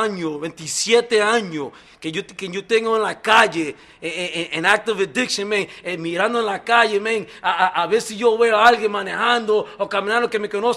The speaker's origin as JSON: {"language": "Spanish", "region": "New York", "country": "United States", "tie": "born or raised there", "lives_now": "Delaware, United States", "said": "soy de Nueva York, nací y me creí toda mi vida, pero vivo en Delaware para 9 años, porque tengo una hija allá ahí. Y yo siempre voy para Nueva York."}